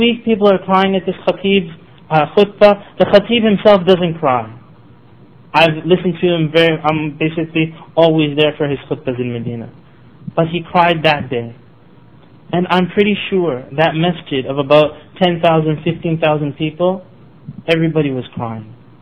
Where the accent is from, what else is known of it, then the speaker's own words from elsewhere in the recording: Canada; If you go to Canadian children, they might know Islam better than American children. I'm from Canada, that's why I mean.